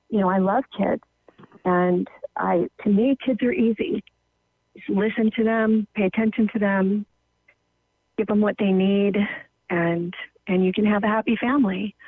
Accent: California, United States; moved away as an adult; now in Wenatchee, United States; I'm originally from California. And Mark and I moved up to Wenatchee to raise our kids in a healthier environment.

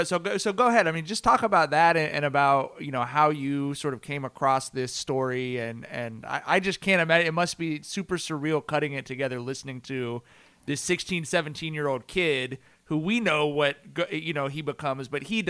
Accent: Long Beach, California, United States; I'm from Long Beach.

